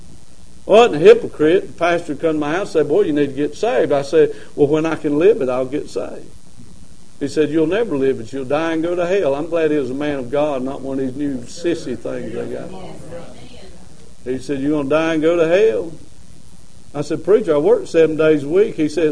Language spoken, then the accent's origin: English; Lancaster, South Carolina, United States; I'm from Lancaster. I grew up in Lancaster, educated in South Carolina schools.